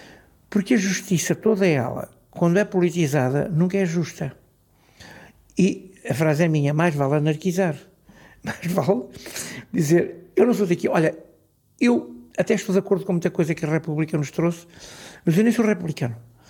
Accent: Portugal; born there; Aqui no país onde eu nasci, onde eu estou, onde eu continuo a cantar e a lutar

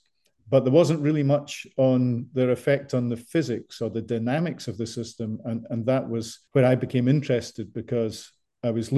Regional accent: Scotland, United Kingdom; And then a job in Scotland, and I am Scottish, came up.

